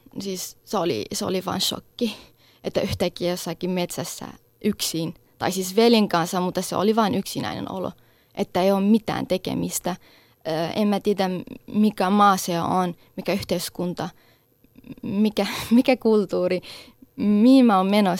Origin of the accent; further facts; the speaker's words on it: Syria; Finnish is a second language; kyllä mä oon syyrialainen ja se tarkoittaa sitä, että mä oon syyrialainen.